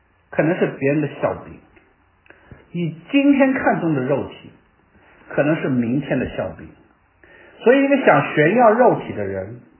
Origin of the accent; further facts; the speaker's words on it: China; 我们中国人是很容易习惯的